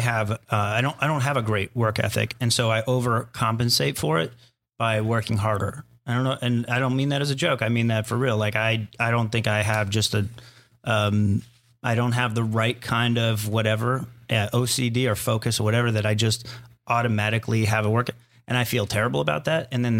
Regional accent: Arizona, United States; I grew up in Arizona with giant, scary spiders that will murder you at night.

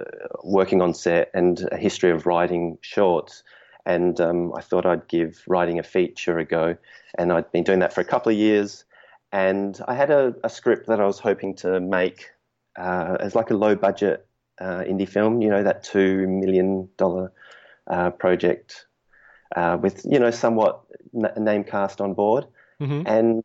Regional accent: Adelaide, South Australia, Australia; moved away as an adult; now in Sydney, Australia; I'm originally from Adelaide, which is a small town in Australia. Moved up to Sydney, Australia, and then started from the ground up

